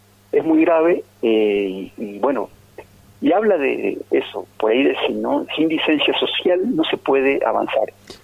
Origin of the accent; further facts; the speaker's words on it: Santa Fe, Argentina; moved away; Pero no soy de acá, soy de Santa Fe.